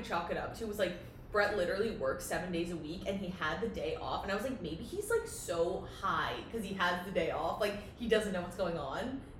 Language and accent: English; New York, United States; Obviously, like, I'm from New York, too, so... That's also why I feel like the New York Marathon is so meaningful to me.